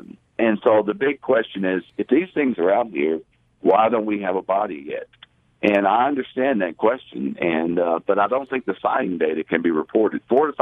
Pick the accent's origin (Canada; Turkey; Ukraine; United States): United States; Kentucky; I grew up in Western Kentucky. I was a police officer there for 20 years.